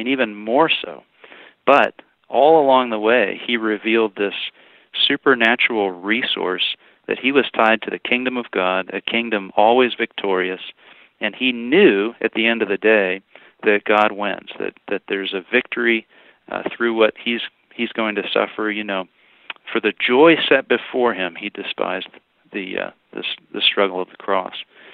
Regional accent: Colorado Springs, Colorado, United States; So my story, Adam, I grew up in Colorado Springs, came to Christ through Young Life as a young man, as a teenager

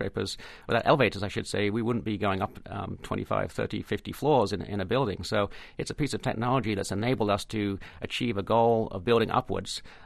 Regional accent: United Kingdom; I am British

